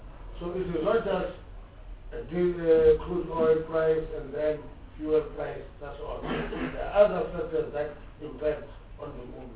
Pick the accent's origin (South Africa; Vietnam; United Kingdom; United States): South Africa; I grew up in the Bantustan.